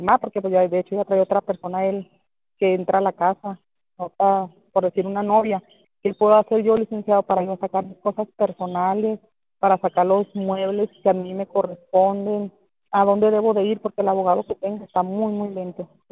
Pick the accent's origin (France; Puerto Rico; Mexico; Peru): Mexico; Ciudad Juárez, Chihuahua; now in El Paso, United States; yo soy de Ciudad Juárez, Chihuahua. Ahí estoy casada legalmente. Me vine a los Estados Unidos, al Paso, Texas.